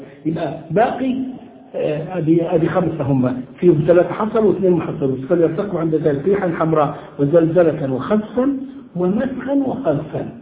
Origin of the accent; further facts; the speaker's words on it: Egypt; سميهم بلطجية عندنا في مصر وشبيحة في الشام